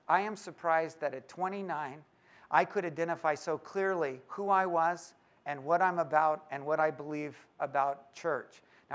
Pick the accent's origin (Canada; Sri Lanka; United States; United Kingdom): United States; Oceanside, California; I've grown up in Southern California my whole life. I was born down in Oceanside.